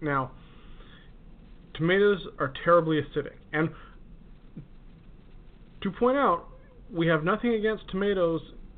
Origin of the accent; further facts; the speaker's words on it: Utah, United States; Now, I will say that where I grew up in Utah, we had a thing called fry sauce.